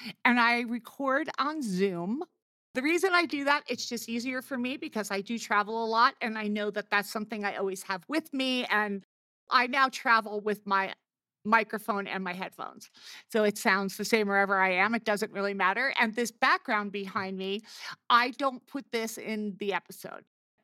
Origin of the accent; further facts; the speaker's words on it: New Jersey, United States; I'm from New Jersey. I talk really fast.